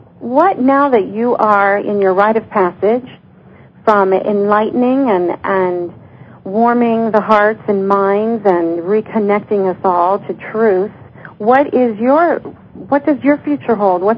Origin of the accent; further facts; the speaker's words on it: Brazil; English is a second language; I'm from Brazil